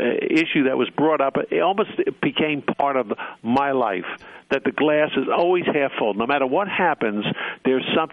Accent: Newark, New Jersey, United States; born there; I was born in Newark, New Jersey.

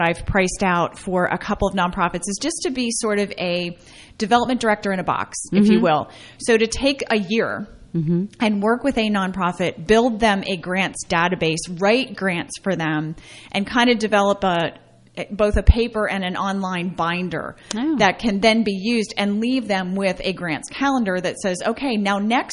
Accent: Pennsylvania, United States; oh, yes. I'm from central Pennsylvania.

